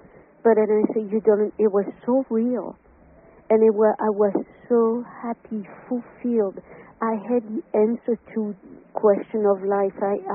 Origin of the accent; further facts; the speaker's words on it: Corsica, France; I remember my grandmother and the way I was brought up in Corsica when I was very, very young.